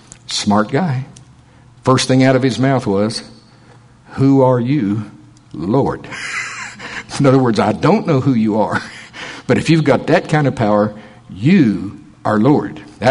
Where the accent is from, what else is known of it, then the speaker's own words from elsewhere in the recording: the South, United States; You know, y'all, I am from the South. Glory to God.